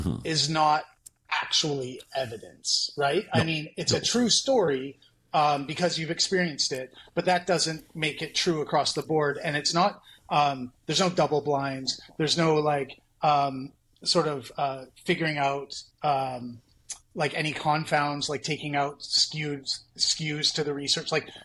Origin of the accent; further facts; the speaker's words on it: Vancouver, British Columbia, Canada; I'm from Vancouver